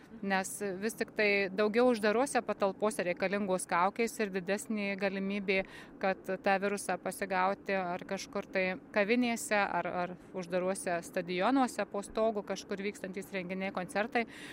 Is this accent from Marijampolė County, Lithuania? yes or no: yes; Marijampolė County, Lithuania; Aš pati esu iš Marijampolės krašto, tai mes turime prie Šešupės, kaip tik baidarių klubą.